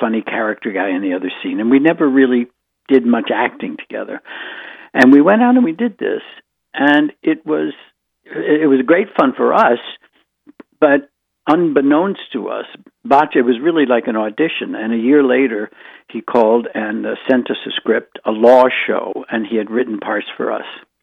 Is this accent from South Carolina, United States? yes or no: no; Baltimore, Maryland, United States; born there; I was born in Baltimore.